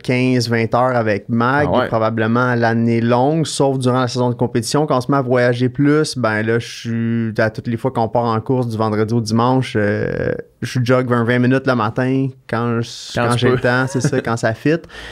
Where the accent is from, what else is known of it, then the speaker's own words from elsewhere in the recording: Montreal, Quebec, Canada; also born or lived in Trois-Rivières, Canada; Moi, je viens de Montréal, mais j'étais à l'école à Trois-Rivières au secondaire. Puis après ça, j'ai déménagé à Québec.